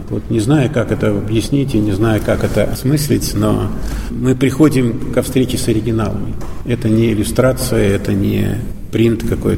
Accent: Russia; Эрмитаж – это для меня это главное место у меня на родине, в России.

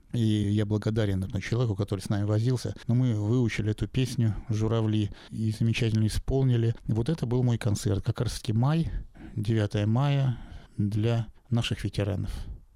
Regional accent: Saint Petersburg, Russia; потому как истинный петербуржец, я уже говорил, это пространство, это вода, это воздух, небо, камень.

